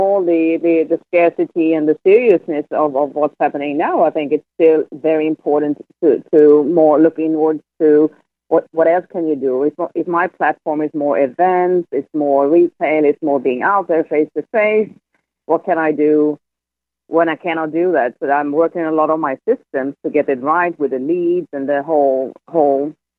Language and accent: English; Sweden; moved away as an adult; now in Indonesia; I'm originally from Sweden, but I moved to Bali 14 years ago to avoid the rat race